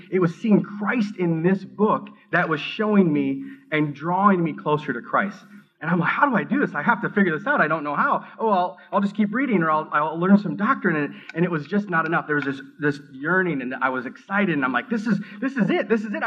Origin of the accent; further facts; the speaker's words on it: Minneapolis, Minnesota, United States; I grew up in South Minneapolis. I was born in 1969. Grew up in South Minneapolis in the hood.